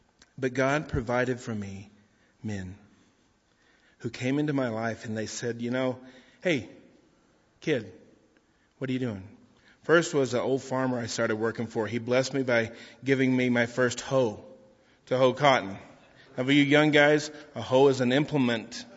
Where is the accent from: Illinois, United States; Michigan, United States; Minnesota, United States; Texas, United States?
Texas, United States; Bledsoe; I'm a kid from Bledsoe, Texas. How many of you have heard of Bledsoe, Texas?